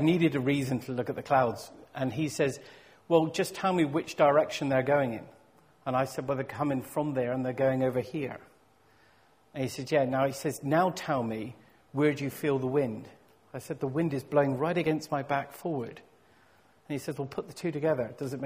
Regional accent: South West England, United Kingdom; Growing up in Cornwall, I spent huge amounts of time in the sea

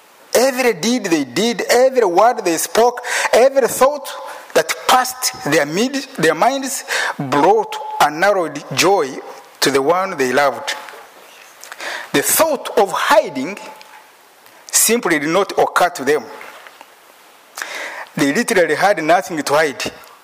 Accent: Uganda; Even in Africa, I come from Uganda.

